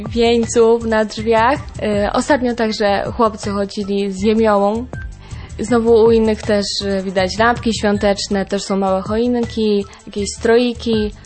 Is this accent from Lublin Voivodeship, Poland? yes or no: no; Lesser Poland, Poland; Ja również wtedy nie wyjeżdżam do mojej rodzinnej miejscowości, która znajduje się w województwie małopolskim.